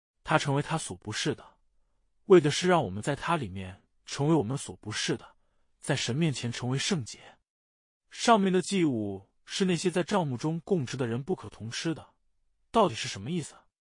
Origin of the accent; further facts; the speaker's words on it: United States; 我们是新约基督徒，我们是美国人，生活在一个早就离开献祭这样的事情的文化里。